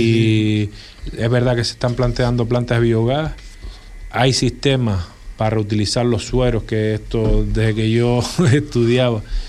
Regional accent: Canary Islands, Spain; como buen majorero intento meter la cabeza en todos lados

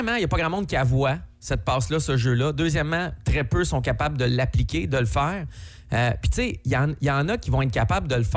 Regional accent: Montreal, Quebec, Canada; je suis un petit Montréalais qui écoute Radio X.

